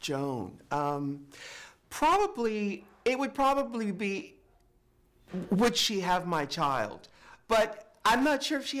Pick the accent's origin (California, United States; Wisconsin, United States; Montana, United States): California, United States; San Diego; I'm from San Diego.